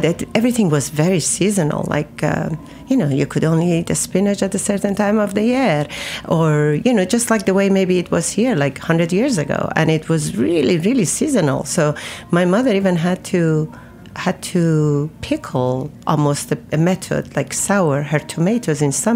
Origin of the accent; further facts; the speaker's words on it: Isfahan, Iran; I grew up in Isfahan, which is a center of Iran, yeah.